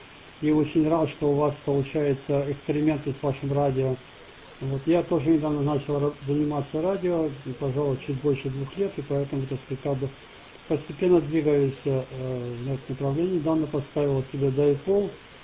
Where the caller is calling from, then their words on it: Vancouver, British Columbia, Canada; я из Канады звоню, из города Ванкувера.